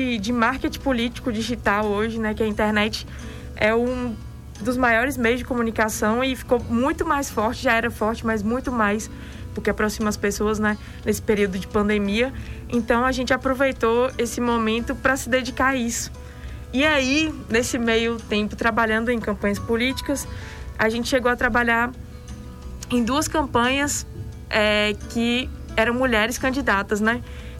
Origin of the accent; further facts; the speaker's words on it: Guanambi, Bahia, Brazil; aqui de Guanambi.